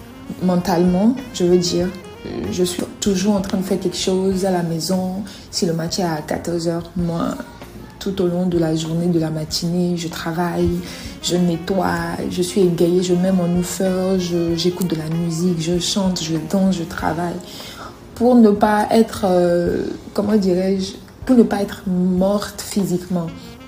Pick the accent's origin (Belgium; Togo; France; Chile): Togo; en tant que Togolaise